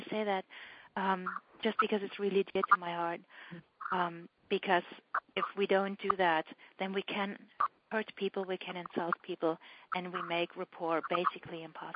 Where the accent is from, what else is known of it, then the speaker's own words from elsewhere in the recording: Germany; English is a second language; obviously, being German, as you might hear from my accent, I was raised in the awareness what war can do to people and what people do in war.